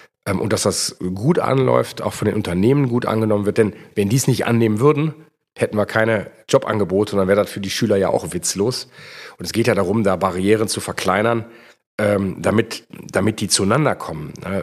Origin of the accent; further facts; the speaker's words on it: Kevelaer, North Rhine-Westphalia, Germany; Mich reizt tatsächlich, in Keveler zu arbeiten und was für meine Heimatstadt zu tun.